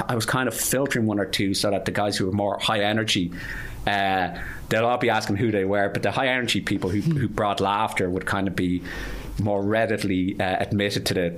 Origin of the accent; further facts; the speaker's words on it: Ireland; we saw humour and as the Irish in weird things.